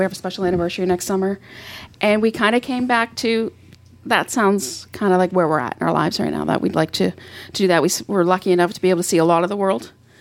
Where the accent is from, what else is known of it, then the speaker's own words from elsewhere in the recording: Glace Bay, Nova Scotia, Canada; I was actually born on the East Coast of Canada. I'm from Cape Breton, a little town called Glace Bay. And that's where I was born. So that's home for me.